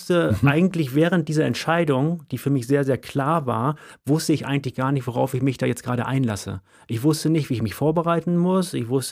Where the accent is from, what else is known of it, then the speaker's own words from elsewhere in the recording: Hamburg, Germany; Ja, das ist wichtig zu wissen, weil genau, ich komme aus dem Flachland.